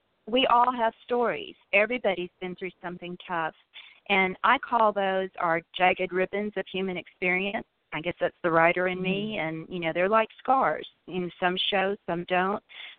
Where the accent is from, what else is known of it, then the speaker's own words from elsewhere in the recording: Alabama, United States; accent: Southern; also born or lived in California; I said, well, I have a Southern accent, but I'm originally from California, but I eat grits, and, you know, I've grown up in Alabama.